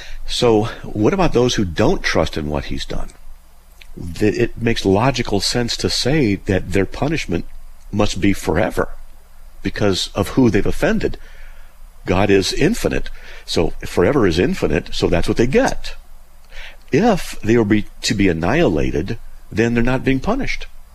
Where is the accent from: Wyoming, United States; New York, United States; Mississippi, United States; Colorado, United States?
Wyoming, United States; Cheyenne; born there; Yeah, I was born in Cheyenne, so I was just curious.